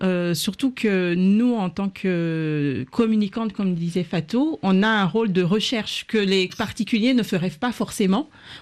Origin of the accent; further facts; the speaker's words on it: Gabon; parce que je viens du Gabon.